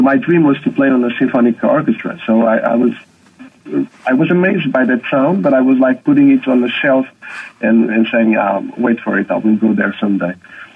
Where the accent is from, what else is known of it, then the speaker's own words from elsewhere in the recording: Tavira, Faro, Portugal; English is a second language; my mother was a saxophone and flutist in the local marching band of my hometown. I was grown in the south of Portugal in a very small city called Tavira. She's a very nice city, by the way.